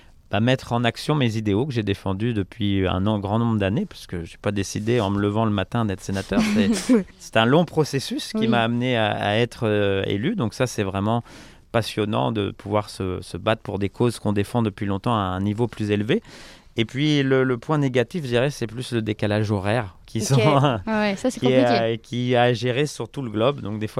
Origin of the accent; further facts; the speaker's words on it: Île-de-France, France; moved away as an adult; also born or lived in Canada; moi, j'ai vécu la plupart de mon enfance en France, dans la banlieue parisienne. Puis j'ai immigré justement au Canada il y a une dizaine d'années. Donc j'ai vécu 10 ans au Canada